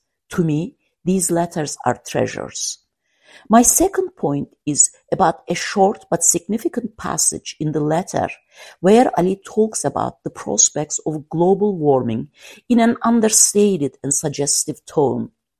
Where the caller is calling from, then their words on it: St. Petersburg, Florida, United States; Tonight, I am zooming in from St. Petersburg, Florida, where it is nice and warm.